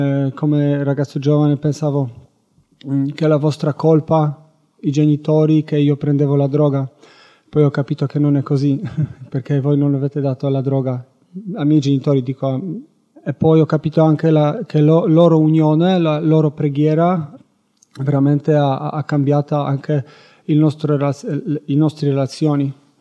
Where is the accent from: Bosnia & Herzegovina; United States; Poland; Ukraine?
Poland; Italian is a second language; sono polacco, vengo dalla Polonia, ho 36 anni